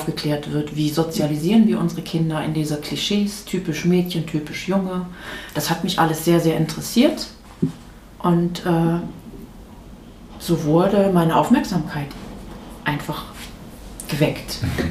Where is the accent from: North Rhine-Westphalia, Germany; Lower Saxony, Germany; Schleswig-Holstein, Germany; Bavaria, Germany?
North Rhine-Westphalia, Germany; Ich bin in Nordrhein-Westfalen groß geworden.